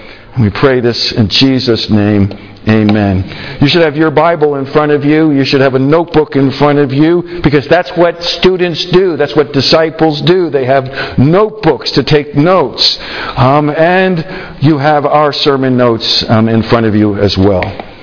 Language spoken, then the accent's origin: English; United States; I'm an American.